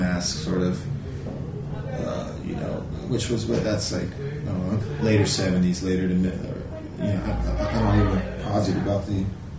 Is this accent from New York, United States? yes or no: no; North Carolina, United States; now in Los Angeles, United States; I'm a musician slash producer that is based in Los Angeles. But I'm from North Carolina, but have been in California for quite some time.